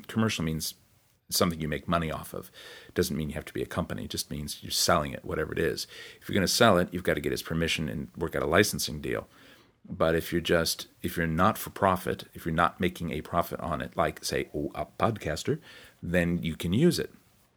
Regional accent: New Zealand; although I am a New Zealander, I'm also from somewhere else, that I'm also of another land.

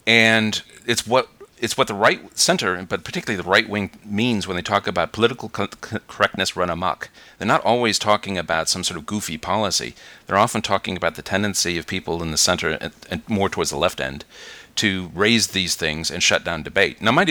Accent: United States; now in New Zealand; Because here in New Zealand I'm talking, and they couldn't quite make out the accent. They thought I was American, but maybe Canadian. They weren't quite sure. And I'd say, oh, I'm from America originally.

